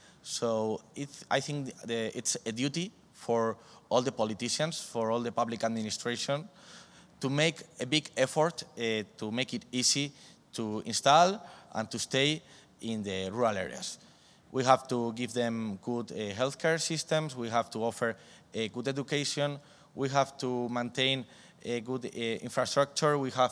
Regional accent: Burgos, Castile and León, Spain; And finally, some weeks ago, we could present it in my hometown, Burgos

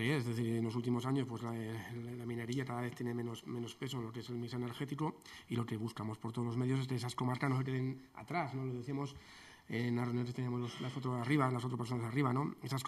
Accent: Aragon, Spain; mi pueblo también, lógicamente, en la provincia de Teruel

